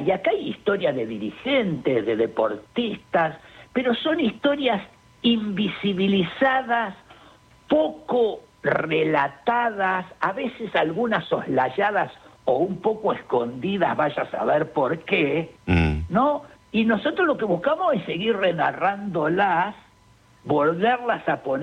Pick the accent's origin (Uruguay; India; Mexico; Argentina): Argentina; Tandil, Buenos Aires Province; El único que soy de Tandil soy yo.